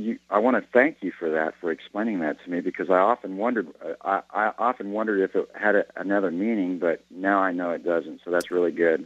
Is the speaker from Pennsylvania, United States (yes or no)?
no; Palm Springs, California, United States; And I'm from Palm Springs, California, and I spent a lot of time in Tockwitz Canyon.